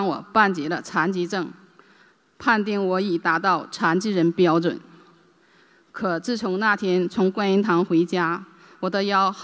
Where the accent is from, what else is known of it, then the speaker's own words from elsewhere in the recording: Paris, Île-de-France, France; 我来自法国巴黎，今年50岁了。